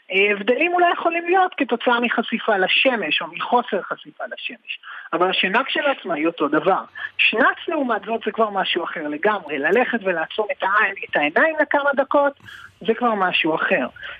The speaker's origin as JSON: {"language": "Hebrew", "country": "Argentina", "said": "קודם כל, אני ארגנטינאי."}